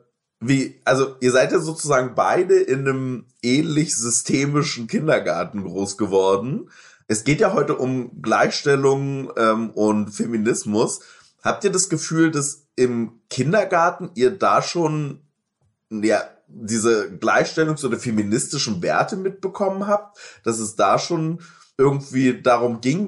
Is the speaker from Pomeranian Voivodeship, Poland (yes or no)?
no; Lubin, Lower Silesian Voivodeship, Poland; Ja, ich bin auch Pole, nicht vergessen.